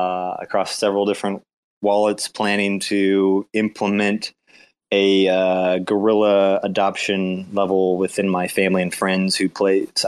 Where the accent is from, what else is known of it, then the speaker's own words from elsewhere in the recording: Kansas City, Missouri, United States; I'm from Kansas City, and it's Kansas City, Missouri, and right smack in the Midwest.